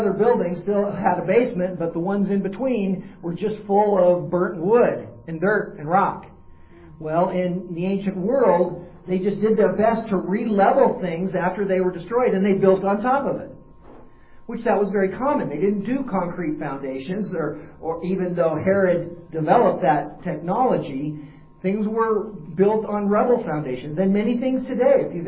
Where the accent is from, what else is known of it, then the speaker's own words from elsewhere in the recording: Hailey, Idaho, United States; When I grew up in Haley, they had fires in Haley in the late 1800s.